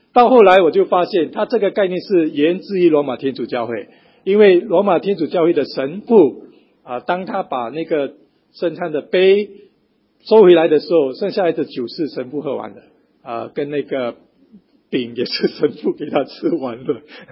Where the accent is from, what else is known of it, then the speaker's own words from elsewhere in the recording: Singapore; 我当然从小就在非常传统的教会长大，新加坡长老会是一个有120多年历史的一个传统教会